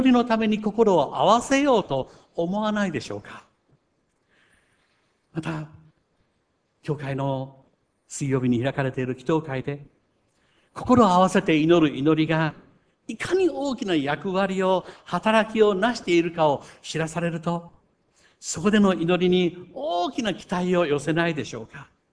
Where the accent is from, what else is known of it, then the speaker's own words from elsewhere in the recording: Kochi, Japan; born there; now in Uchinada, Japan; 土佐の高知で生まれたこの私が、なんと、人生の大半をこの北陸で過ごすという内灘に来るという